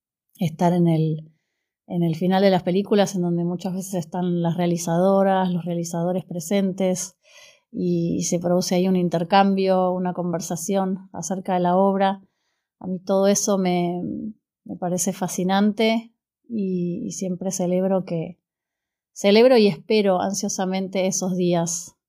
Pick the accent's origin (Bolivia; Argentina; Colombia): Argentina; yo soy de Argentina